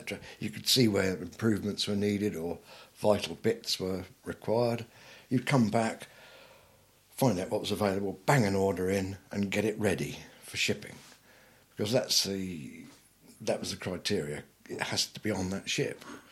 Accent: Woking, South East England, United Kingdom; born there; and I was born in Woking, believe it or not.

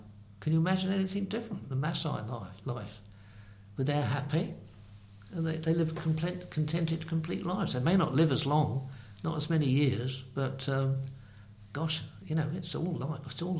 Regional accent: England, United Kingdom; And we're English, aren't we? We're British. This little checkerboard country with little fields and things.

